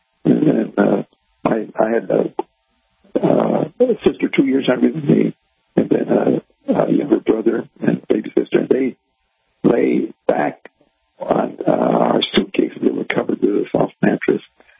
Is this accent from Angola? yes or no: yes; Angola; Well, I grew up in Angola, Portuguese West Africa, and we lived up in the Dembush, which was a primitive area back in 1936. I was born in 36, and actually it was in 48 when we lived in the Dembush. I was 12 years old.